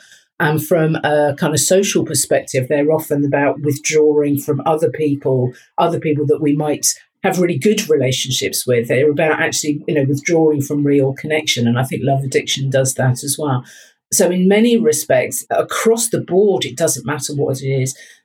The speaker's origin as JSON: {"language": "English", "town": "Brighton", "region": "South East England", "country": "United Kingdom", "tie": "born or raised there", "said": "I'm actually from Brighton originally. It's my hometown. I spent lots of time there as an adolescent."}